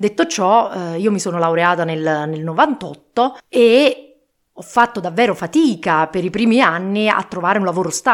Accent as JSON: {"language": "Italian", "town": "Naples", "region": "Campania", "country": "Italy", "said": "un accento molto diverso dal mio, che vengo da Napoli"}